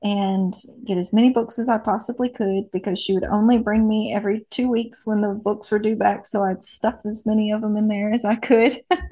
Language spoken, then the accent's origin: English; Mississippi, United States; born there; Well, I was born in Mississippi, and then my mother was in the military, so we moved around a whole lot during my school years.